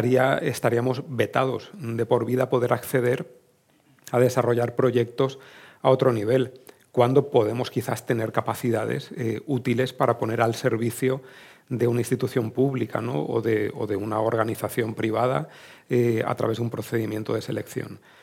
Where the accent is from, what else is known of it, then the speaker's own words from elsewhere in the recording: Valencian Community, Spain; especialmente yo vengo de la Comunidad Valenciana